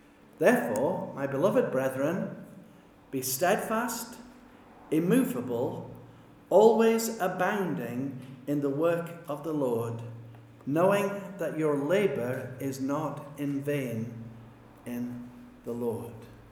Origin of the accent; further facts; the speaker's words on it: York, Yorkshire and the Humber, United Kingdom; I'm originally from York, just outside York across in England